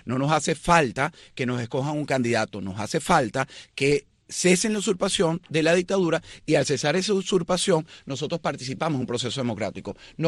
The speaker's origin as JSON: {"language": "Spanish", "country": "Venezuela", "said": "como venezolano y como periodista"}